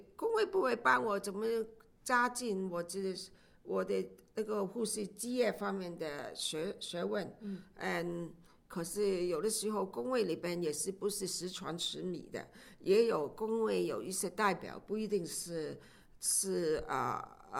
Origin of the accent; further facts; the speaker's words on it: Hong Kong; now in Canada; 当然我从香港来的时候对工会认识不多的